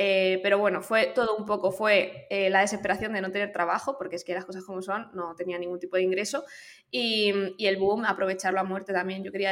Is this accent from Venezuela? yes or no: no; Community of Madrid, Spain; now in Valencia, Spain; aquí soy una madrileña viviendo en Valencia, estoy muy, muy contenta